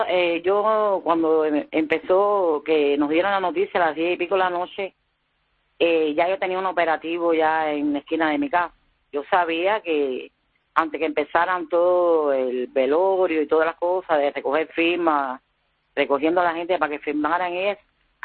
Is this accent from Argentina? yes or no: no; Cuba; Eso es, somos los cubanos.